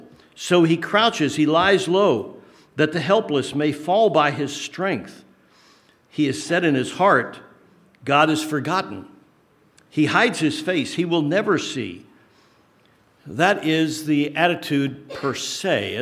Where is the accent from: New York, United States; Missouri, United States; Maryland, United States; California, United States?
Maryland, United States; because I grew up near Fort Detrick, Maryland